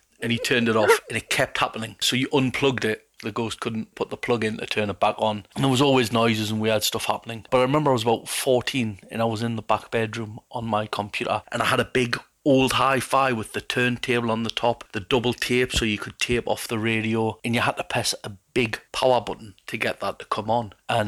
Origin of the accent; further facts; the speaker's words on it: Newcastle, North East England, United Kingdom; I'm from Newcastle, England.